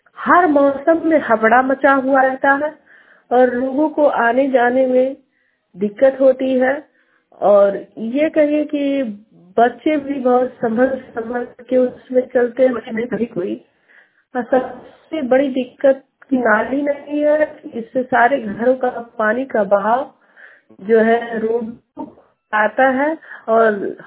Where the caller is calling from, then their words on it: Deora, Uttar Pradesh, India; ग्राम पंचायत गनेरा, टोला देवरा, जंगल block Naugarh से।